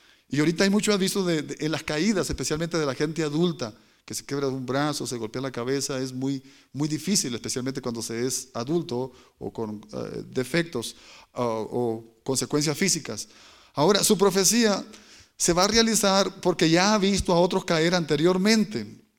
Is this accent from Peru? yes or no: no; Nicaragua; en Nicaragua, en mi pueblo